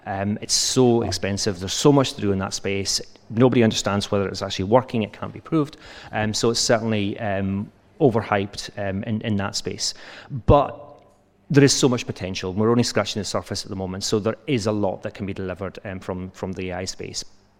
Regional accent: Scotland, United Kingdom; accent: Scottish; now in Netherlands; but you'll have to put up with my Scottish accent.

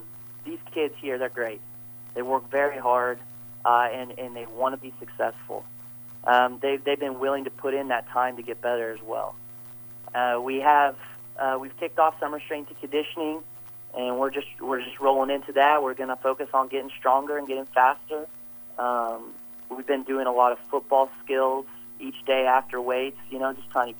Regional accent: Kansas, United States; Well, growing up in Riley County, I used to spend a lot of time in this area going to some of the track meets

